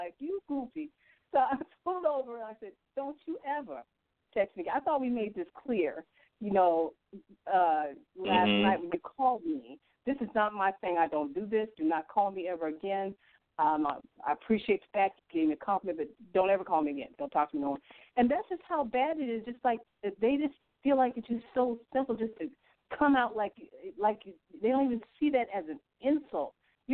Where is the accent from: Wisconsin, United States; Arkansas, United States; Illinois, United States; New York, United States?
Illinois, United States; Chicago; I'm from Illinois. Yeah, I'm in Chicago.